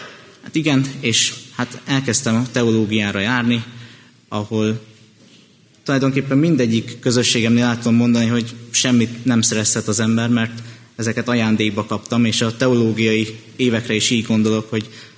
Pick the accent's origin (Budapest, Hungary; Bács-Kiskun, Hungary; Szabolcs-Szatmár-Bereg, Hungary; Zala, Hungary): Budapest, Hungary; born there; Hát én még Budapesten születtem